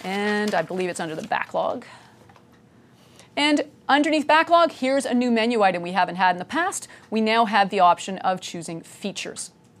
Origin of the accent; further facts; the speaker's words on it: Canada; I am a Canadian after all.